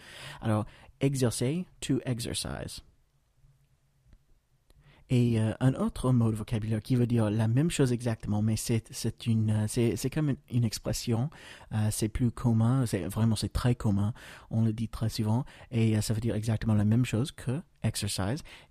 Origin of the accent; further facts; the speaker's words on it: United States; je suis américain, et au travers de ce podcast, je voudrais partager avec vous un peu de la langue anglaise.